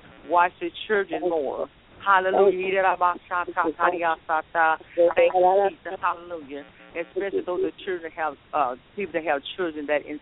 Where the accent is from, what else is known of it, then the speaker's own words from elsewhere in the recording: Hollywood, California, United States; I'm from Hollywood, California.